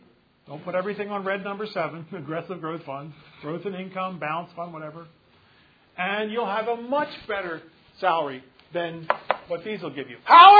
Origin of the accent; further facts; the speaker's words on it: Philadelphia, Pennsylvania, United States; moved away; He's from Philadelphia. I'm from Philadelphia. We're Italians, Goombas. You ever been to Philadelphia? You're not missing anything. Okay, but anyway, he moved out, I moved out